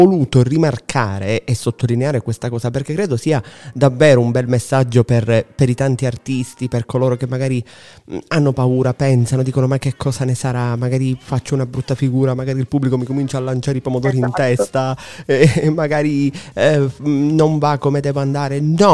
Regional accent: Sicily, Italy; ti parlo da musicista, da cantautore del sud, ancor prima che da speaker, da siciliano

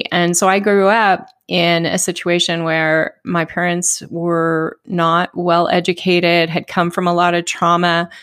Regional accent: Oakland, California, United States; born there; from, I was born in Oakland, California, and had eventually, not right away, but by the early 70s, my parents became hippies in the Bay Area.

